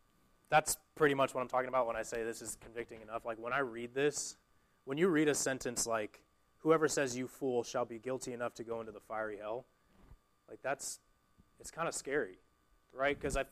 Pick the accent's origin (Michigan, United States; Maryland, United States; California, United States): California, United States; Torrance; I grew up in Torrance, which is around LA, and I grew up in the church.